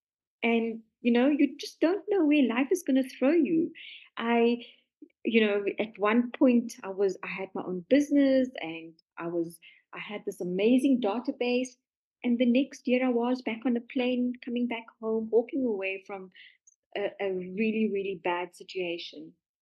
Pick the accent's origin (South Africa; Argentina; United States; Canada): South Africa; I am from South Africa